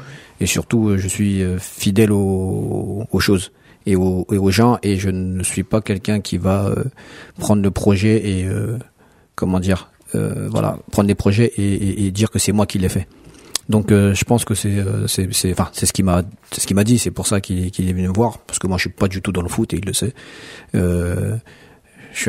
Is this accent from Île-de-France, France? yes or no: yes; Villiers-le-Bel, Île-de-France, France; Oui, je suis de Villiers-le-Bel, oui.